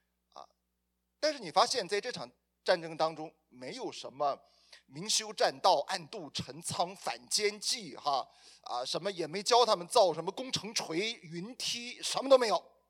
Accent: China; 你知道作为一个中国人呢，我们很自然就想起来了兵法

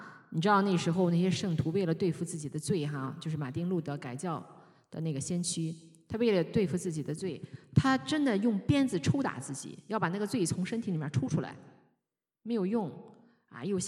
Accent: Shandong, China; 有很多人那个像我们山东人一说话嗓门很大

